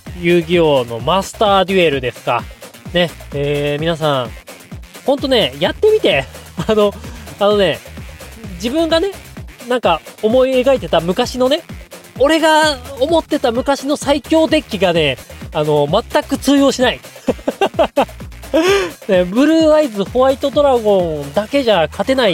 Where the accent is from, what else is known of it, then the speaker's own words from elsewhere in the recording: Hokkaido, Japan; 北海道出身だから